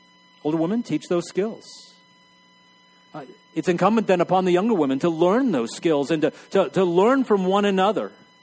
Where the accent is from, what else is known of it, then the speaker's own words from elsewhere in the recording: El Paso, Texas, United States; I grew up in El Paso, Texas.